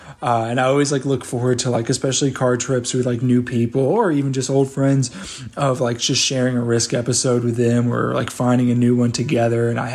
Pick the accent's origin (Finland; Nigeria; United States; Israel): United States; the South; I was from Bible Belt South